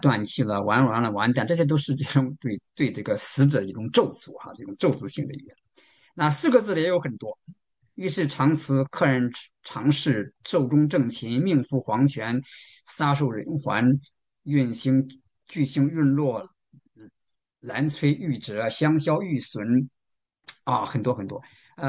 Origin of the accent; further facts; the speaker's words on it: Henan, China; 那我小时候在这个河南农村呢